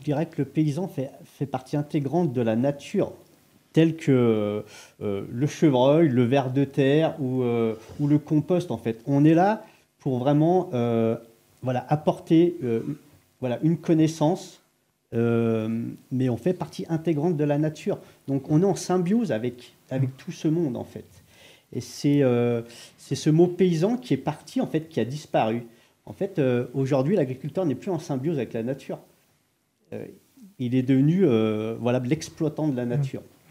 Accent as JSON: {"language": "French", "country": "France", "said": "On est des Français. On aime être ensemble, autour d'une table."}